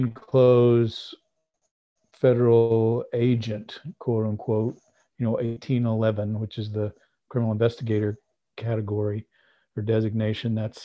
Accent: Weatherford, Texas, United States; I went and applied to be a police officer at my hometown in Weatherford, Texas, just west of Fort Worth.

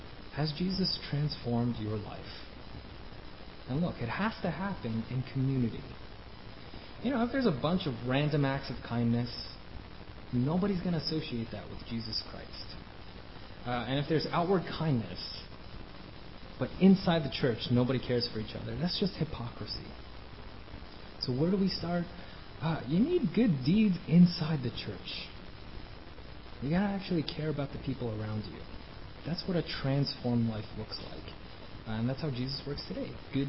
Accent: Brooklyn, New York, United States; Some of you know I grew up in Brooklyn, so I know what bad neighborhoods look like.

